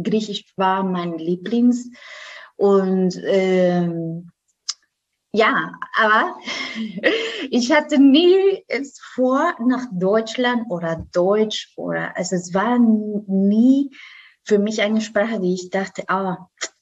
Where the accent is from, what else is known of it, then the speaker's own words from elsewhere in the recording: Costa Rica; German is a second language; now in Germany; Ich komme aus Costa Rica.